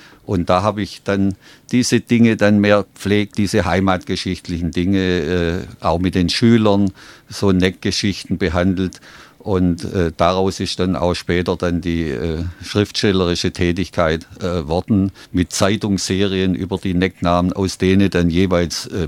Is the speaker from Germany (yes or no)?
yes; Heidenheim, Baden-Württemberg, Germany; Und als gebürtiger Heideheimer ist das bis heute noch meine Leibspeise.